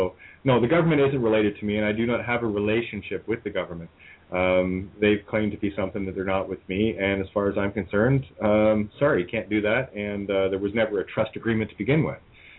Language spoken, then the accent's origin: English; Ireland; now in Canada; No, I'm north of that border. I'm Irish, actually.